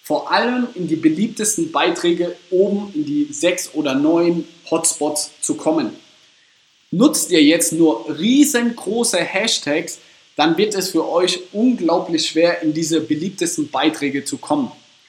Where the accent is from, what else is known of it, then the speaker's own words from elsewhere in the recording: Ladenburg, Baden-Württemberg, Germany; Ich komme aus Ladenburg